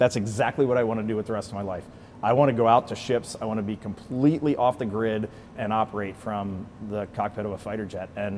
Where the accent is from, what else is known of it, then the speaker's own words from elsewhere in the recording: Maryland, United States; growing up in Maryland, we lived near a quarry, and freight trains would come into that quarry all the time.